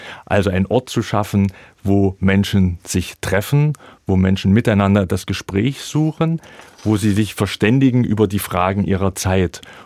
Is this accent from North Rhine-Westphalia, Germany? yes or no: no; Halle, Saxony-Anhalt, Germany; born there; In Halle an der Saale.